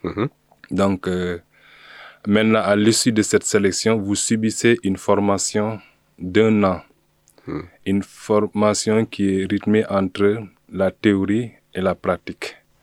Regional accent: Senegal; now in Montpellier, France; Je suis originaire du Sénégal, d'ethnie sérère.

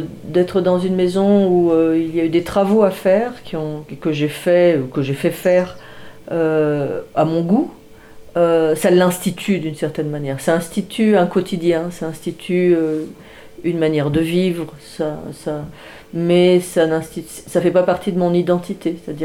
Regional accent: France; also born or lived in Côte d'Ivoire; Je suis née en Afrique. Mes parents vivaient en Afrique quand je suis née, en Côte d'Ivoire notamment. Et je suis venue vivre en France à partir de l'âge de 8 ans.

